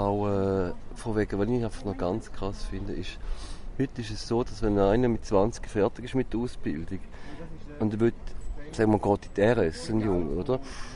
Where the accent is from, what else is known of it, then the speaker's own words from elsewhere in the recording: Eastern Switzerland, Switzerland; Ich komme aus der Ostschweiz, Bodensee-Gegend, habe in einer Zeitung gelernt, 4 Jahre. Ich meine, ich bin ja 80er Baby